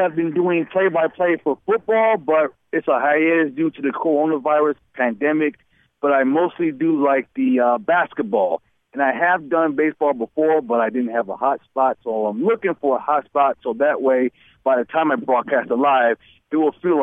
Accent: Detroit, Michigan, United States; I am from Detroit, Michigan

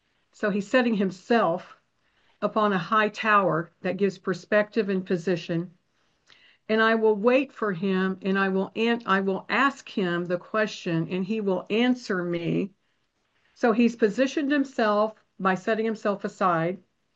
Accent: Kansas City, Missouri, United States; now in Dallas, United States; I'm from Kansas City, living in Dallas, but from Kansas City.

